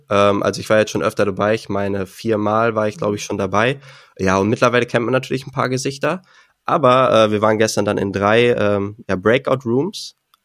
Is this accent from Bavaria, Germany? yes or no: no; Minden, North Rhine-Westphalia, Germany; Ich komme aus Minden, Westfalen, das ist nördlich NRW an der Grenze zu Niedersachsen, ungefähr eine Stunde zwischen Bielefeld und Hannover.